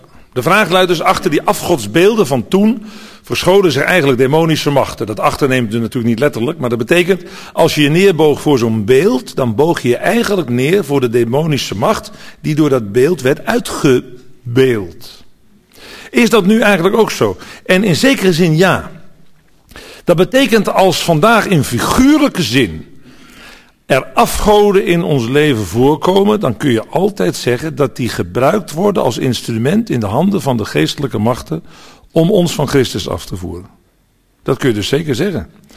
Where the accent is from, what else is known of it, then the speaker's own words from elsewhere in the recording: Netherlands; Ik ben nu 61 jaar. Als ik vergelijk hoe het er in mijn jeugd in Nederland uitzag